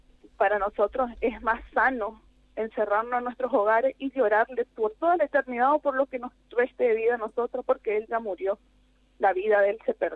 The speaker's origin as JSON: {"language": "Spanish", "town": "Alvear", "region": "Corrientes", "country": "Argentina", "said": "Acaba de ser en Alvear. Bien. Porque nosotros somos de Alvear."}